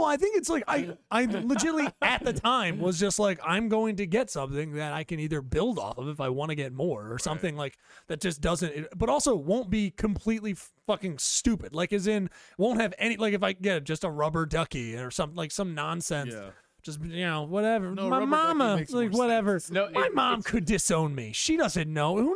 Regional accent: United States; Well, I'm American, so there's that taken care of.

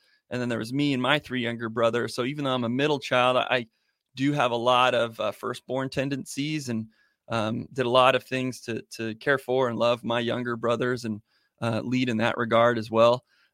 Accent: Arizona, United States; Yeah, I grew up on a farm in Arizona. It was a dairy farm.

